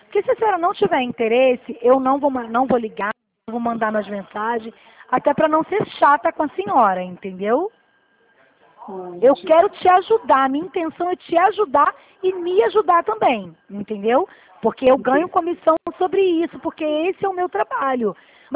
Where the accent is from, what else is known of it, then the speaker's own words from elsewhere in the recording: Duque de Caxias, Rio de Janeiro, Brazil; eu pelo menos sou de Duque de Caxias